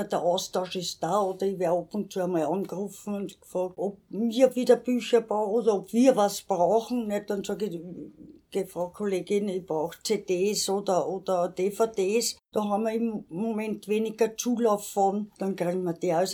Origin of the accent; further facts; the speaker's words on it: Vienna, Austria; born there; ich bin gebürtige Wienerin.